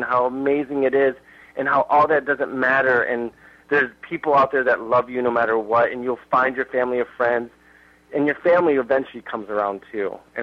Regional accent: New York, United States; The thing is that I was from New York.

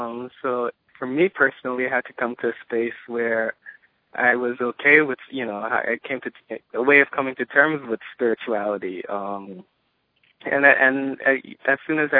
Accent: Guyana; moved away; so I grew up in Guyana, but, and I, you know, I left, you know, many years ago.

